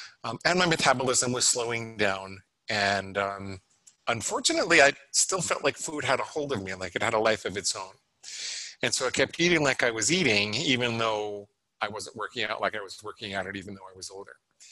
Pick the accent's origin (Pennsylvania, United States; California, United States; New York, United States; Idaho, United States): New York, United States; New York City; I was brought up in and around New York City, so it's a very good town for that kind of thing.